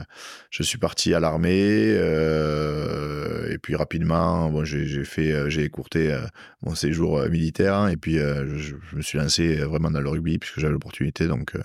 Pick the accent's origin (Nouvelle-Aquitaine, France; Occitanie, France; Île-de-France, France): Occitanie, France; Tarbes; born there; C'est ça, je suis né à Tarbes et j'ai jamais joué à Tarbes.